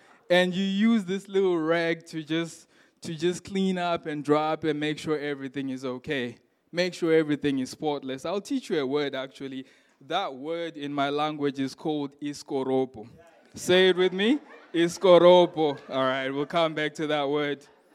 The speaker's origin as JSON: {"language": "English", "country": "Zimbabwe", "tie": "born or raised there", "said": "So I grew up in Zimbabwe, and we used to have floors that were polished floors."}